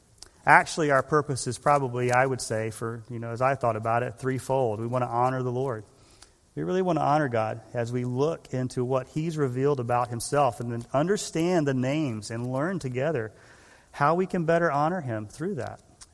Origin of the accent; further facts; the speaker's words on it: Macon, Georgia, United States; also born or lived in Hialeah, Florida; I'm from Macon, Georgia. Originally born in Hialeah, Florida, Emma, right near where you live. But my dad was in the Coast Guard, but we are all from Macon, Georgia.